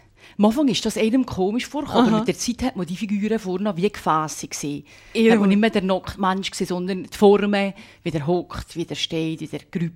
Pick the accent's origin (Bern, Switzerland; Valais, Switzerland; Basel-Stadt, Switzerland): Valais, Switzerland; Wir sind beide Walliser und sind gerne zurückgekommen.